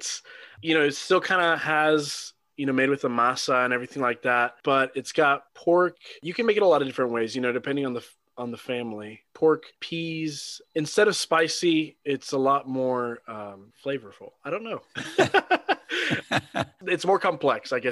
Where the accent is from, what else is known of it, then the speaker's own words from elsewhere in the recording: Kansas City, Missouri, United States; also born or lived in Miami; I definitely consider Kansas City my hometown. I was born in Miami and I came over here when I was around like two.